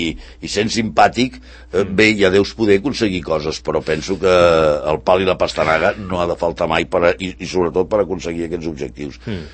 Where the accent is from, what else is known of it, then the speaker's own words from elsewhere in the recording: Catalonia, Spain; Sóc català de Socarrel